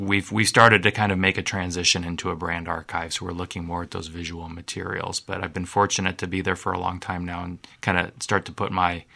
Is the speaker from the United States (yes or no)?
yes; Quad Cities, United States; I'm from the Quad Cities.